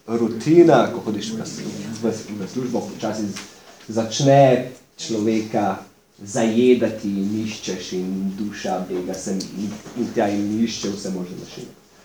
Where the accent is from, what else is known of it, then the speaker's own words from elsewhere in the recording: Kranj, Upper Carniola, Slovenia; Prihajam iz Kranja.